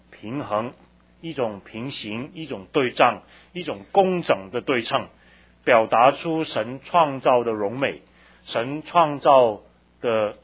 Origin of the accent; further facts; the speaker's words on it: China; 摩西的这个笔法有点像我们中国人过年的时候贴在门两边